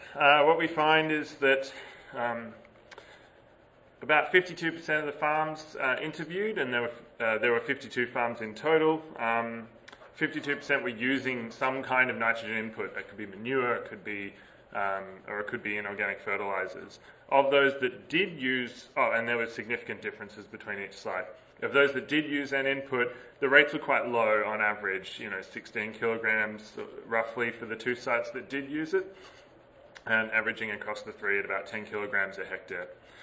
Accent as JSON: {"language": "English", "country": "Australia", "said": "I come from Australia"}